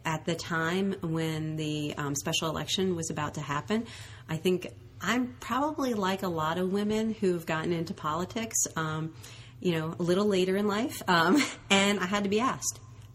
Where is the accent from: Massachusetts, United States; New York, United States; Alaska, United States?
New York, United States; Brooklyn; also born or lived in Washington, D.C.; First I grew up in Brooklyn, New York.